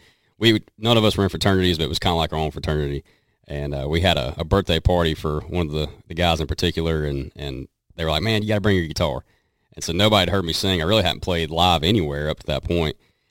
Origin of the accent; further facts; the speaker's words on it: Cashiers, North Carolina, United States; also born or lived in Anderson, South Carolina; And I'm from Cashers. My dad's a preacher, and basically I grew up in the mountains and went to high school in Anderson, South Carolina, and then went to Clemson University